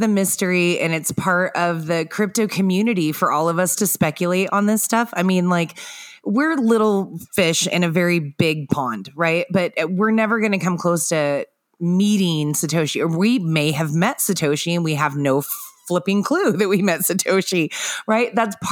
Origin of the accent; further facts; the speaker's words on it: Pacific Northwest, United States; I grew up in the Northwest, which meant that I knew a lot of people that thought that crystals had healing powers